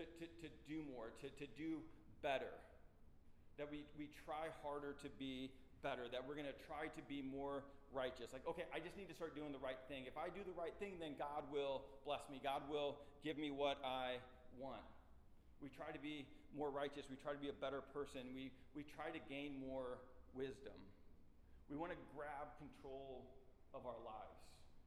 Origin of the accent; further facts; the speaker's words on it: St. Louis, Missouri, United States; I grew up in St. Louis, and so you like the Blues are the team in St. Louis